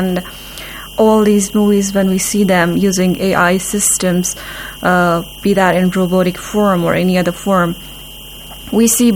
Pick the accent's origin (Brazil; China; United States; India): India; Jammu and Kashmir; I'm from Indian Administrative Kashmir.